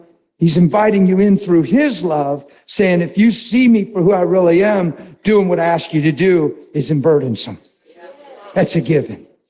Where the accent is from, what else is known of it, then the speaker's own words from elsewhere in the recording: East Coast, United States; I say, guys, come on. I'm from the East Coast.